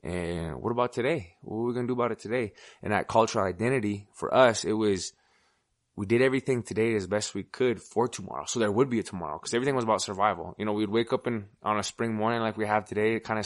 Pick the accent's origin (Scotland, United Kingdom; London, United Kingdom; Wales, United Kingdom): Wales, United Kingdom; I'm German. I'm proud of my German roots, my Welsh roots. … you know. It means son of David. I come from Wales.